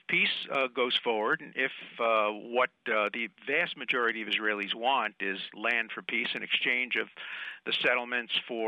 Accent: United States; I'm an American citizen and I'm a patriotic American

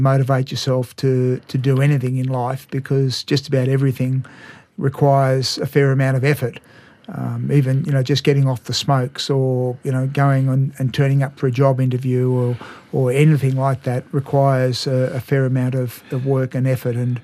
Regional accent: Melbourne, Victoria, Australia; I grew up in Melbourne and went to a Jesuit school down there.

